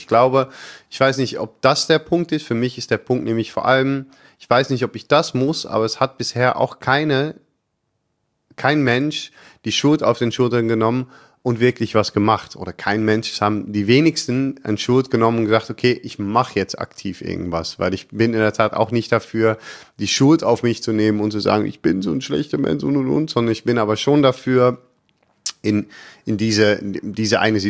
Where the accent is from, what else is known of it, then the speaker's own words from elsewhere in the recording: Netherlands; German is a second language; Ich weiß nicht, ob ich da als Holländer so viel besser ankomme.